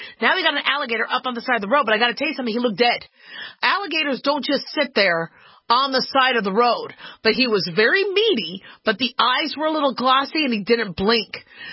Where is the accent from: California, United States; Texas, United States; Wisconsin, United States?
California, United States; okay, I grew up in California.